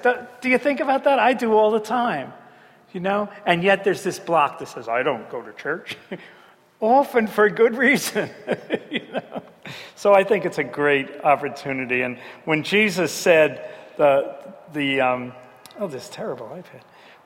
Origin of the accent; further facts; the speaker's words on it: Manhattan, New York, United States; Well, growing up in Manhattan, I was absolutely petrified by how pitch black it is in the country.